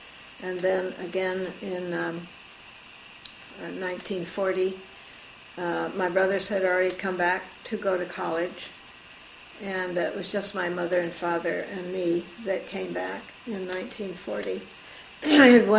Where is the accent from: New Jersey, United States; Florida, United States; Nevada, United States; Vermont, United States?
Vermont, United States; Barre; born there; I was born in Vermont, in Barre, Vermont, which was my father's home, and November 1st, 1923. We were on furlough. My family were missionaries in China.